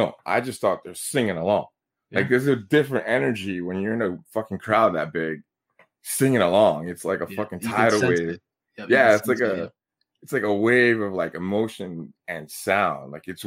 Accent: Bronx, New York, United States; I grew up a different way, but I grew up in the Bronx. So that's just how it was.

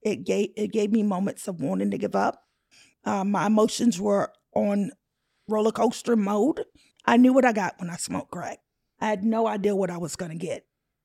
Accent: Southern US, United States; I grew up in the South, and down South, you feared white people.

